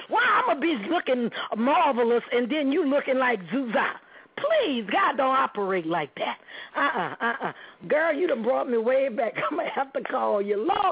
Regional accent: New Orleans, Louisiana, United States; Hey, I came from New Orleans. I knew how to coordinate.

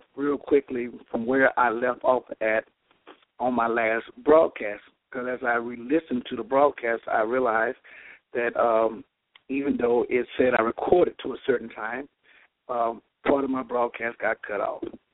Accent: Georgia, United States; I've been away from my home state of Georgia. I've been in Arkansas for the past few days

